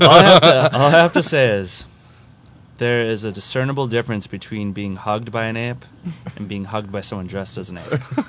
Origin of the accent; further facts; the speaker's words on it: Green Bay, Wisconsin, United States; I'm from Green Bay.